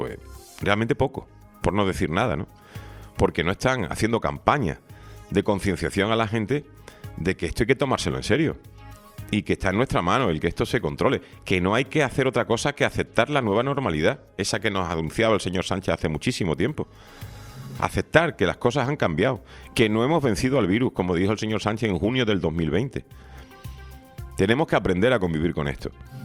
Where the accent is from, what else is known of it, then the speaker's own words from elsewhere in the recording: Spain; todos somos españoles